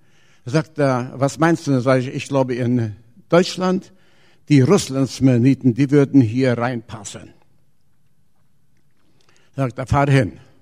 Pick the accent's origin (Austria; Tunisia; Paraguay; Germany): Paraguay; Volendam, Presidente Hayes; now in Brazil; bin von Brasilien, komme aber ursprünglich hier von Vollendam aus der Kolonie in Paraguay. Habe mein Leben aber meistens in Brasilien verbracht. Da habe ich auch meinen Glauben, fand ich aber hier in Friesland.